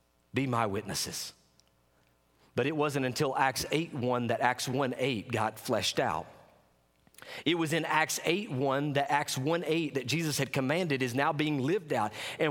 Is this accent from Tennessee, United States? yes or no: yes; Bristol, Tennessee, United States; an aluminum canning plant in the city where I grew up in Bristol, Tennessee.